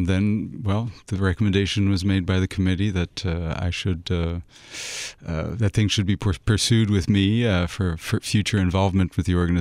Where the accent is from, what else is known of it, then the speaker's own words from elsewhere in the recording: south of France, France; also born or lived in United States; I was born in the States, but then spent my childhood in France, where my parents taught music at a seminary, so right above the Mediterranean, south of France.